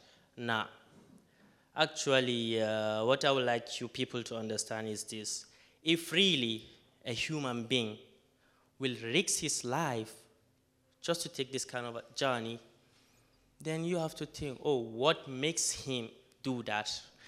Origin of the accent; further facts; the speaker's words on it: Nigeria; now in Italy; I am a Nigerian, but I stay in Italy.